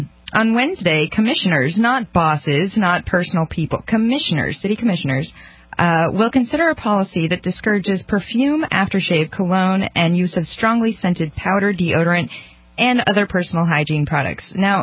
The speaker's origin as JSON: {"language": "English", "town": "Portland", "region": "Oregon", "country": "United States", "tie": "born or raised there", "said": "so this is out of my hometown of Portland, Oregon. I just thought I'd check in with my city"}